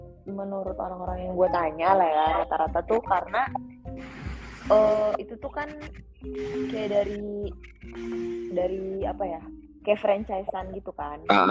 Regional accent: Padang, West Sumatra, Indonesia; Gue tuh walaupun gue orang Padang, 10 tahun di Padang

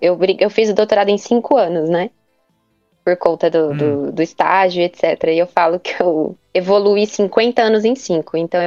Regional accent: Presidente Prudente, São Paulo, Brazil; Ah, eu sou de Prudente, né?

